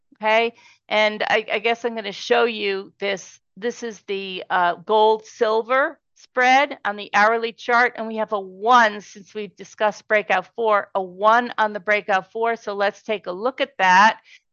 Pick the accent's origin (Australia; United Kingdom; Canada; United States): Canada; as a Canadian, you can get TradeStation.